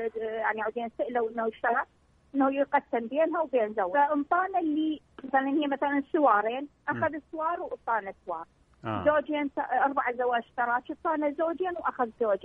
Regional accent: Baghdad, Baghdad Governorate, Iraq; مقبره عامه مقبره الشيخ معروف عندنا ببغداد

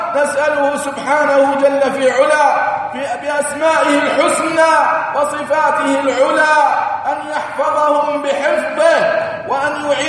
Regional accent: United Arab Emirates; التي ننعم بها نحن أبناء الإمارات ومن يقيم على ظهرها

